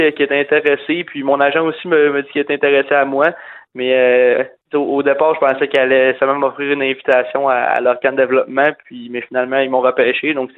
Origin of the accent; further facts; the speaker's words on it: Quebec, Canada; Puis moi, je viens du Québec